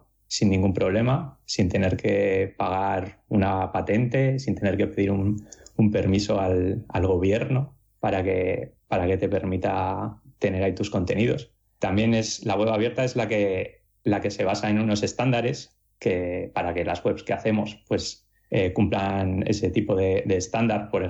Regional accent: Cantabria, Spain; now in Pontevedra, Spain; de Pontevedra, que es donde estoy viviendo ahora, aunque soy de Cantabria

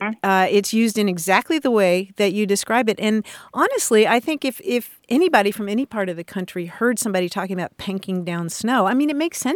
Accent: Kentucky, United States; I grew up in Kentucky, and when we talked about pank, we were talking about a very light reddish color.

